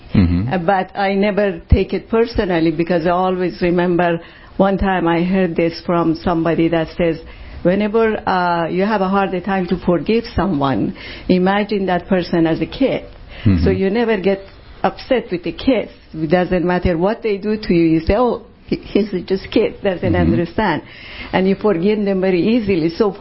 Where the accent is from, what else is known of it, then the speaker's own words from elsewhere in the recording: Iran; I'm from Middle East, I'm from Iran